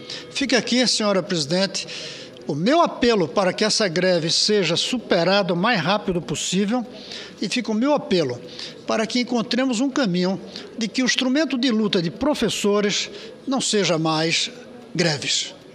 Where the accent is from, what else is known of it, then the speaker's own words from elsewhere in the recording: Brazil; É isso, senhor presidente, que eu tinha para colocar aqui como brasileiro